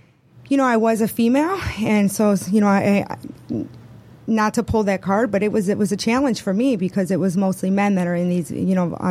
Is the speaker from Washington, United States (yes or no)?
no; Detroit, Michigan, United States; living in not such a great neighborhood growing up in Detroit and parents that didn't pay much attention to their children.